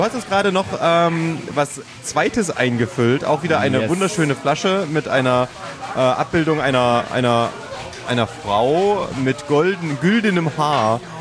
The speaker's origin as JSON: {"language": "German", "region": "Thuringia", "country": "Germany", "said": "Ich komme ja aus Thüringen. In Thüringen gibt es die Backfrauen."}